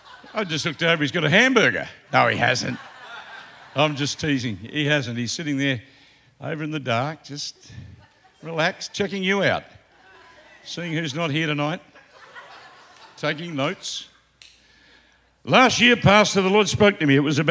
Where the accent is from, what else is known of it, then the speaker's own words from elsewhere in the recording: Australia; I'm an Australian.